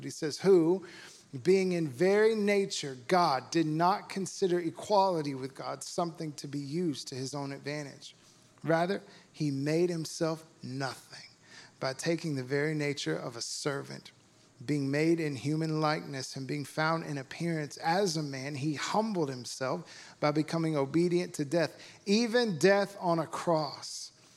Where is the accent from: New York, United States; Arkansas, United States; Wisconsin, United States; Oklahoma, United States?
Arkansas, United States; Fort Smith; Yes, I am from Fort Smith. If you're ever in Fort Smith, come to the church on Sunday morning.